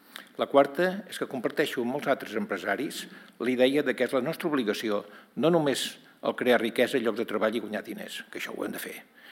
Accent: Santa Coloma de Farners, Catalonia, Spain; en el meu poble de Santa Coloma de Farners

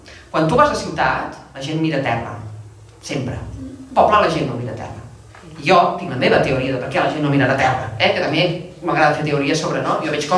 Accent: Barcelona, Catalonia, Spain; moved away; jo soc una persona de ciutat que he anat a viure al bosc. I fa 15 anys que vaig marxar de Barcelona, o 15 o 17, no sé, molts anys, no?

